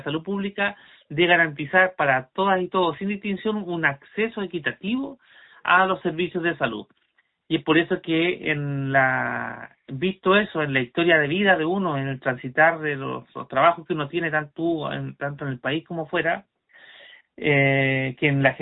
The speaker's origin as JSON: {"language": "Spanish", "town": "Coyhaique", "region": "Aysén", "country": "Chile", "tie": "born there", "also_born_or_lived": "Araucanía", "moved": "as an adult", "said": "Y esos ancestros míos huilliche luego migraron a Coyhaique, a la región de Aysén. Y ahí nací yo. Yo vine a la región de la Araucanía el año 97 a estudiar a la UFRO y me quedé aquí."}